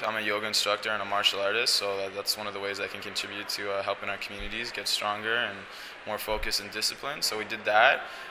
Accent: Toronto, Ontario, Canada; We're from Canada. I'm from Toronto.

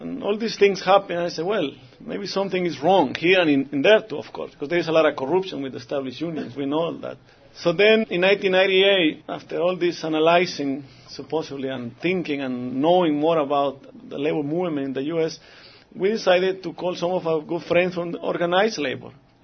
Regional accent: Zacatecas, Mexico; now in United States; Then I arrived to the U.S. in 1986, following all that tradition of mojados or wetbacks. My home state is Zacatecas in the north of Mexico

